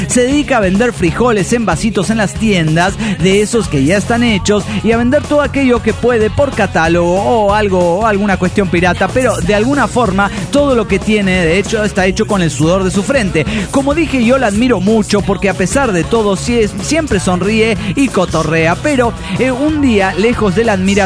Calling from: Guadalajara, Jalisco, Mexico; de Guadalajara.

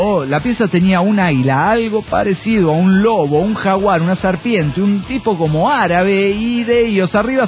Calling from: Ensenada, Baja California, Mexico; de Ensenada, Baja Califas, México.

